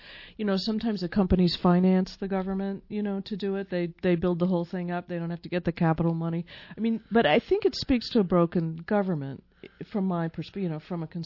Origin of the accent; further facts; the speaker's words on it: Boston, Massachusetts, United States; Sorry, I'm such a Bostonian.